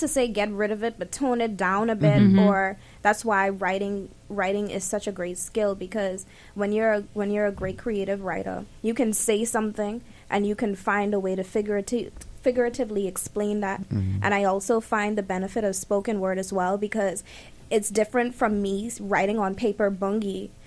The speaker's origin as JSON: {"language": "English", "region": "Grand Bahama", "country": "Bahamas", "tie": "born or raised there", "said": "I grew up in Grand Bahama. So Grand Bahamians, they speak a little bit more quote-unquote American or more quote-unquote proper than Nassuvians."}